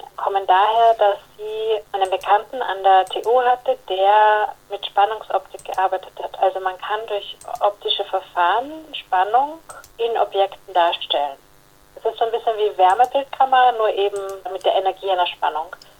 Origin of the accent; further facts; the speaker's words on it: Vienna, Austria; Ich komme ja ursprünglich aus Wien.